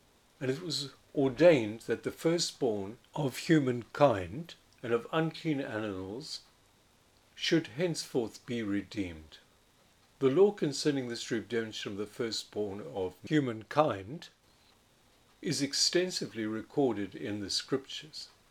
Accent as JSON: {"language": "English", "town": "Johannesburg", "region": "Gauteng", "country": "South Africa", "tie": "born there", "said": "as my mother's firstborn, had a Pidyon Haben performed for me when I was born in Johannesburg."}